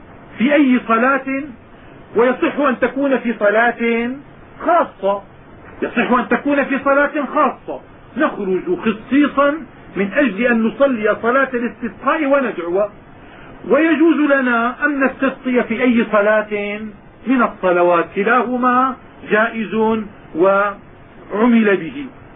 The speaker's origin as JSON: {"language": "Arabic", "country": "Syria", "said": "وكان العلماء عندنا في الشام،"}